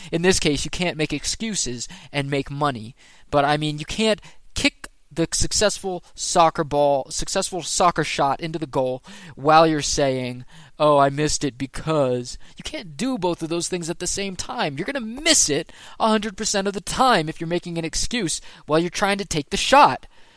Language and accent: English; New England, United States; I'm from New England, so guys includes gals.